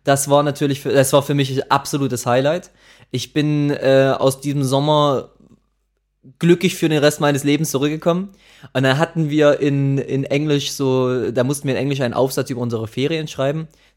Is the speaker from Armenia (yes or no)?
yes; Armenia; Ich bin auch Armenier, ja. richtig.